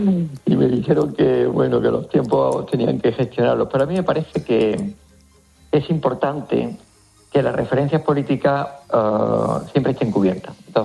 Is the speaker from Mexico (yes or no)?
no; Andalusia, Spain; del compromiso como andaluz con mi tierra